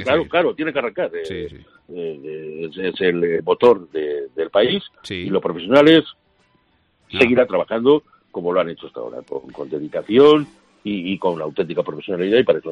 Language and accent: Spanish; Spain; pero bueno, somos españoles, aquí las hemos visto de todos los colores